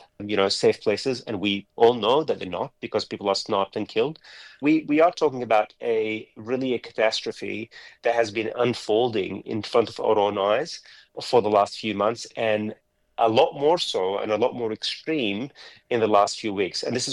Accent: Jenin, West Bank, Palestine; When I grew up in Jenin, our watermelon used to be considered the best in the world.

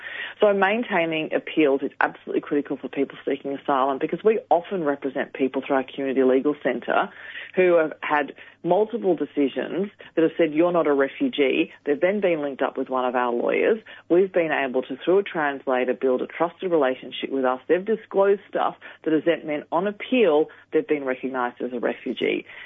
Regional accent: Australia; born there; I was born in Australia. I have Australian citizenship.

